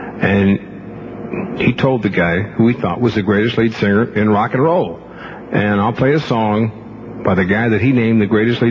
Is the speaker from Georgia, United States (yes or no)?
no; Los Angeles, California, United States; And I'm originally from Los Angeles, and I worked for a while.